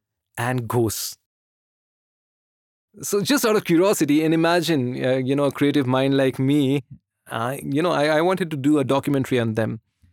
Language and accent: English; Pune, Maharashtra, India; So I come from Pune. Pune is a cantonment area, and there are a lot of these bungalows, huge bungalows with, you know, beautiful trees and dense forest.